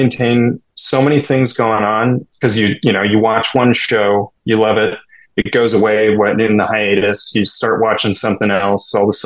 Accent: Minneapolis, Minnesota, United States; Oh, yeah. That was The Simpsons for sure.

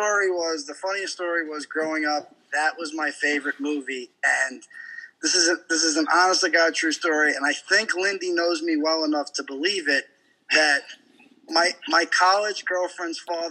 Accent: New York City, New York, United States; So I grew up in Queens. I mean, maybe, you know, some people listening that are familiar with Brooklyn. I grew up about 3 miles from the Brooklyn, right on the Brooklyn border.

